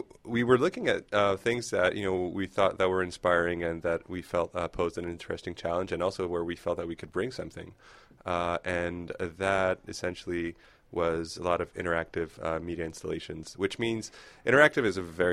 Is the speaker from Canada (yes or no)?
yes; Quebec, Canada; English is a second language; and we're from Quebec